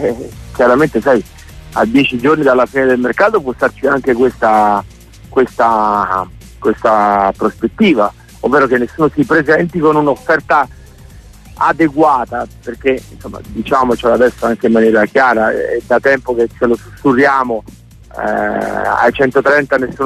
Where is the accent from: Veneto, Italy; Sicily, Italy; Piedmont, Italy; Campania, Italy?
Campania, Italy; Naples; Da napoletano